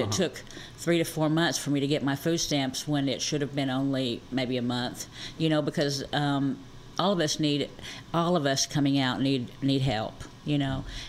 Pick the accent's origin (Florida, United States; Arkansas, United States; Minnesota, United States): Arkansas, United States; now in Little Rock, United States; I'm from Northwest Arkansas, and there is no halfway houses to parole out to in that area, which is where my family is from. So I paroled out to Little Rock, which I love where I'm at.